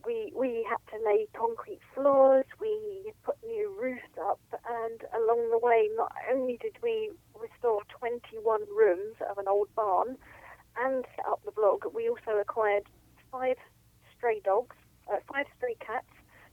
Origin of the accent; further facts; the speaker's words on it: London, United Kingdom; moved away as an adult; now in France; you can probably tell from my voice that I'm a Londoner, and I've lived and worked in London all of my life.